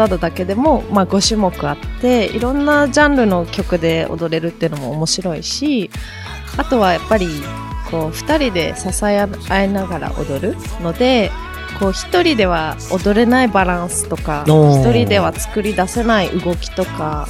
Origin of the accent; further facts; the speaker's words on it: Kyushu, Japan; そうですね、やっぱり九州男児だからか